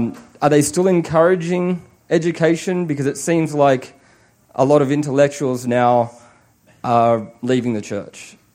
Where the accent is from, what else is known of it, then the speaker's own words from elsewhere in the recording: Australia; I talk weird as well. I'm from Australia. And when I grew up in the church in Australia